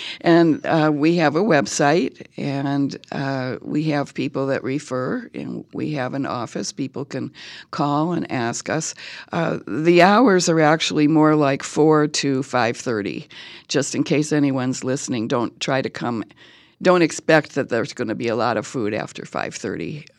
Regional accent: Ohio, United States; And then I grew up more in Ohio.

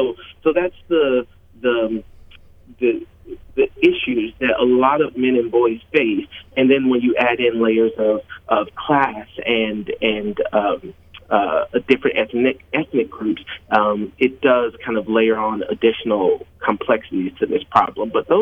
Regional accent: Alabama, United States; But I am from Alabama originally. That's my home state, Roseide. So I come from a rural area, and I was born and raised around rural areas.

